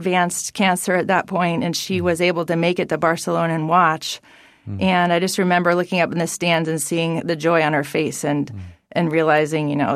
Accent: Dover, New Hampshire, United States; Yeah, I'm from Dover, New Hampshire. They've always been very supportive of my swimming

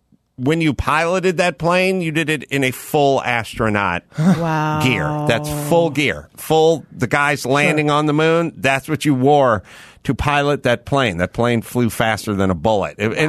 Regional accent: La Cañada, California, United States; I grew up in La Cañada.

